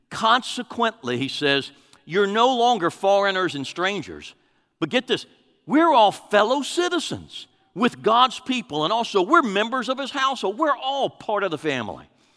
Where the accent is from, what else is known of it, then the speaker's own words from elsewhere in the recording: United States; I'm a Christian first. I'm an American second.